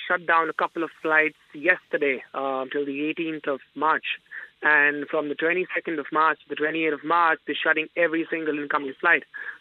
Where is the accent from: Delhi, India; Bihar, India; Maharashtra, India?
Maharashtra, India; Mumbai; I'm originally from Bombay in India.